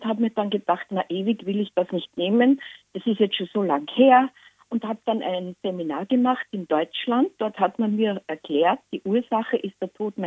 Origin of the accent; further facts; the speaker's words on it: Linz, Upper Austria, Austria; Ja, Oberösterreich ist schon gut, weil ich bin aus der Gegend von Linz.